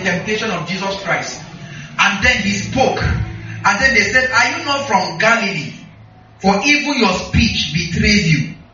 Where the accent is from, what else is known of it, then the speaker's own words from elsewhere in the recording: Northern Nigeria, Nigeria; accent: Northern Nigerian; Do I have an accent? Northern accent? Right? So people should say that I speak like a Hausa person. Yes, sir. Right? Because I'm from the north.